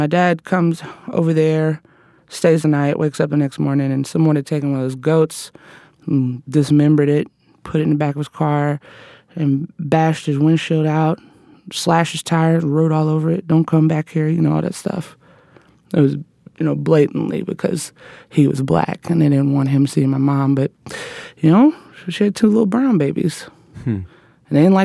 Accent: the South, United States; born or raised there

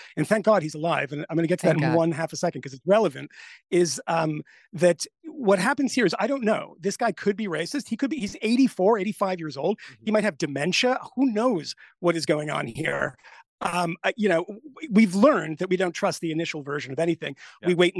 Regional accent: Connecticut, United States; you know, I'm from Connecticut.

